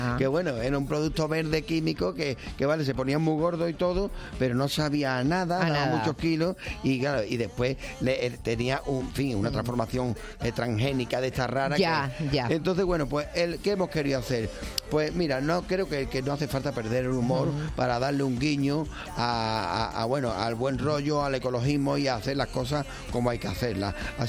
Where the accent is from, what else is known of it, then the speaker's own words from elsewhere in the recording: Los Palacios, Andalusia, Spain; en mi tierra, en los palacios, ahí es muy famoso el tomate.